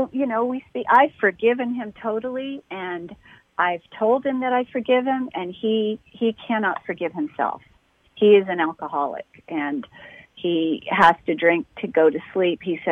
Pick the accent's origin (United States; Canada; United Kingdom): Canada; Toronto, Ontario; born there; Well, I was born in Toronto, Ontario. I'm Canadian.